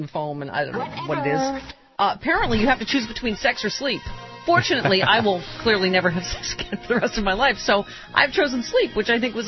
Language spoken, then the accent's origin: English; New York, United States; Oh, speaking of back near my hometown, Kodak had a secret nuclear reactor loaded with enriched uranium hidden in the basement.